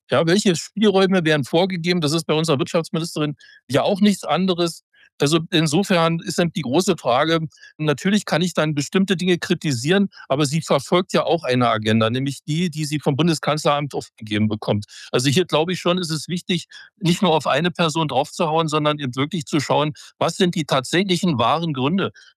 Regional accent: East Germany, Germany; Und ich bin ja in der DDR groß geworden. Ja, ich habe die Planwirtschaft miterlebt

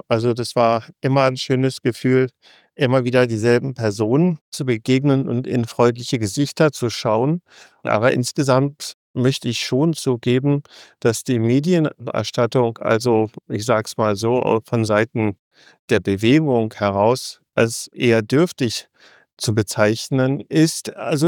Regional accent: Berlin, Germany; Sie kommt aus Stuttgart und ich komme aus Berlin.

